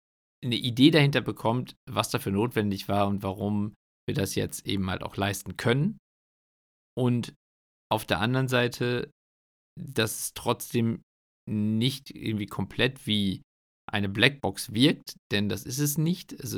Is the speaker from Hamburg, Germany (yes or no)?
no; Bocholt, North Rhine-Westphalia, Germany; Ob das eher so ein Münsterland-Ding ist oder so, ich komme ja aus Bocholt.